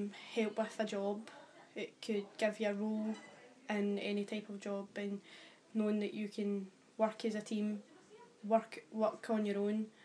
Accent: Glasgow, Scotland, United Kingdom; I'm 19 years old, I'm from Carentyne.

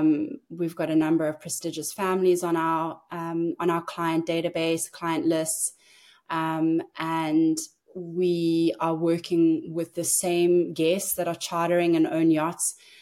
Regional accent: South Africa; and being South African, I just hadn't had a window into that world.

